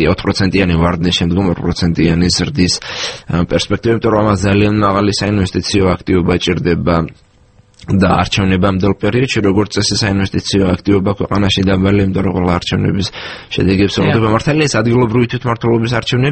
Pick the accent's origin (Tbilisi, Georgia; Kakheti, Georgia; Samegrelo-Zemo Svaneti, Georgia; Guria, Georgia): Samegrelo-Zemo Svaneti, Georgia; სამეგრელოში დავიბადე, გავიზარდე, სკოლა იქ დავამთავრე